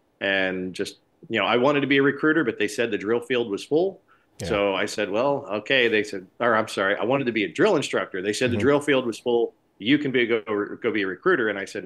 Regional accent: Maryland, United States; I grew up in Maryland. So East Coast, went to Parris Island.

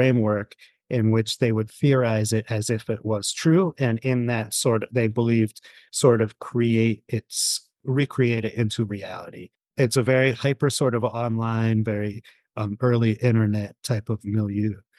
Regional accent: United States; a very different political context that I'm coming from as an American growing up within a liberal context and rebelling against that.

